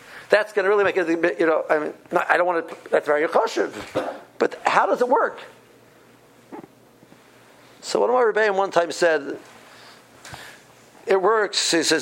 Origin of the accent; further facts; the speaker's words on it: Cleveland, Ohio, United States; I come from Cleveland, houses cost $150,000, you know.